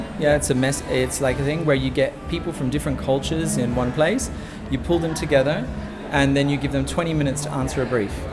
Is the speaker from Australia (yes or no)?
yes; Australia; So I'm Australian.